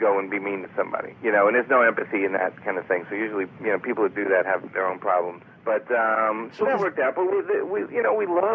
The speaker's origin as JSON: {"language": "English", "town": "Brooklyn", "region": "New York", "country": "United States", "tie": "born or raised there", "said": "Now, I'm a guy from Brooklyn my whole life."}